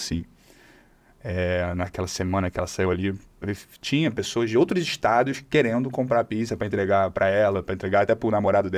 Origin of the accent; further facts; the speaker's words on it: São Paulo, Brazil; Leve a sério meu comentário porque eu sou paulista.